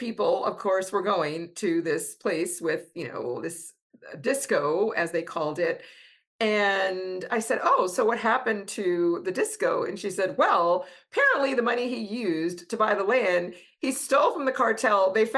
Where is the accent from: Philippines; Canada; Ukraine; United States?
United States; But, you know, I'm American with hesitation, but I am, this is, you know, where I'm from and what I see.